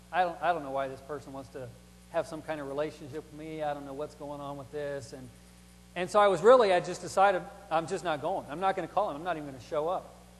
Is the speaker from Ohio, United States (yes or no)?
yes; Oxford, Ohio, United States; also born or lived in Fairborn, Ohio; I am from Oxford, Ohio, but I've actually only lived there about 3 years. Most of my Christian life, I've lived in Fairborn, Ohio.